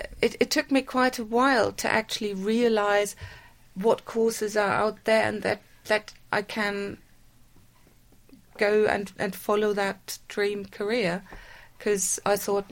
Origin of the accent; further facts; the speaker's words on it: Bad Homburg, Hesse, Germany; English is a second language; In a small town near Frankfurt. The small town is called Bad Homburg.